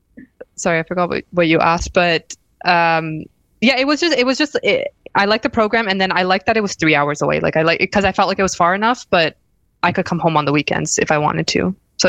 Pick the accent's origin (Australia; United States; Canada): Canada; Mississauga, Ontario; Like, I applied locally, so I'm from Toronto, Mississauga